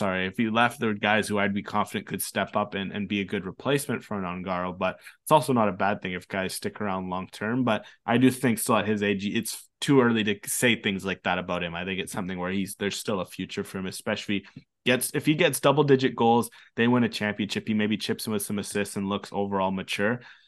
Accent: Canada; as a Canadian

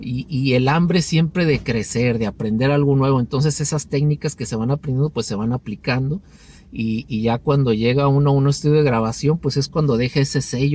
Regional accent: Tijuana, Baja California, Mexico; now in San Diego, United States; Ah, soy de Tijuana, pero radico en San Diego. Ya tengo como unos 10, 11 años más o menos acá en San Diego.

